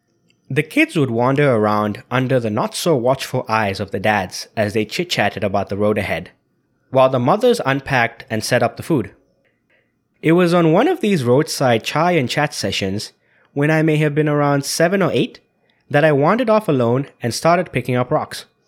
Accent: Zambia; Growing up in Zambia at that time, we would go on road trips together over long weekends.

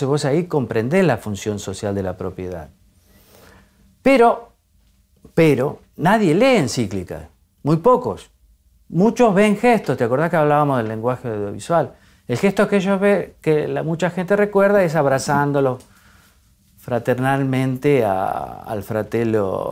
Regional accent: Argentina; Yo tenía expectativa, como muchos argentinos, en que su figura contribuyera a cerrar la grieta.

